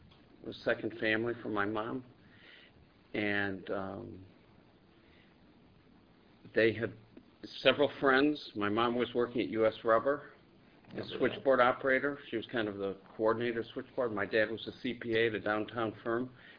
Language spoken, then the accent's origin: English; Detroit, Michigan, United States; born there; No, I was born in the Detroit one. 50, October 8th, 1950.